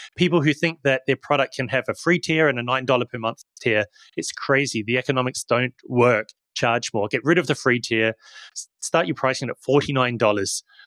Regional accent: New Zealand; I'm actually from New Zealand.

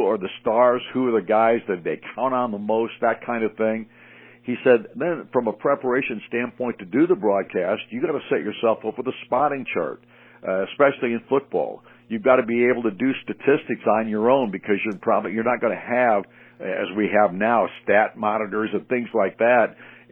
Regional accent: Mendota, Illinois, United States; I'm from Mendota. I'm working in Otto, Illinois.

